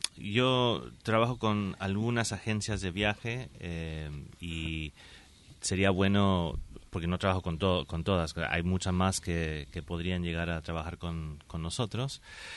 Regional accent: Chicago, Illinois, United States; Yo de Estados Unidos.

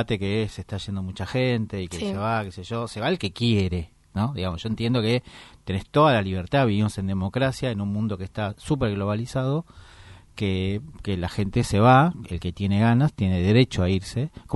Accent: Villa Devoto, Buenos Aires, Argentina; porque soy de Devoto, así que mi admiración y felicitaciones para ellos también.

